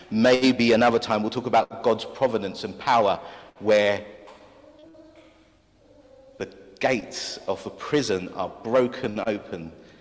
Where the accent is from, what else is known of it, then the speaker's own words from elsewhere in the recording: Lewisham, London, United Kingdom; As a Londoner, as a South East Londoner, as a boy born in Lewisham, as a boy born in Deptford, no doubt, who eats pie and mash, two pie, two liquor